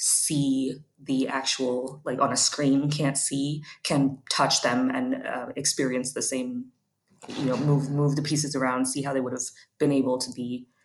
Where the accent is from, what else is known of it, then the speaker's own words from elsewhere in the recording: United States; I am an American studying the role of ancient Egyptian presence in ancient Rome.